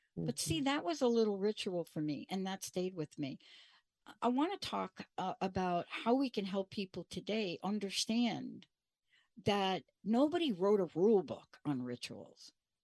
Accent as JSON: {"language": "English", "region": "New York", "country": "United States", "tie": "born or raised there", "said": "Like, why at a young age did I love getting out in front of that full moon like a crazy person, even growing up in the Bronx?"}